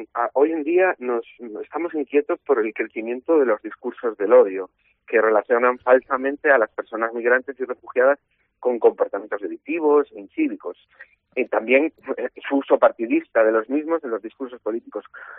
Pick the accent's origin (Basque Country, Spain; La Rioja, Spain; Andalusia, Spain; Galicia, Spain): Galicia, Spain; desde luego nosotros como gallegos y gallegas tenemos una responsabilidad histórica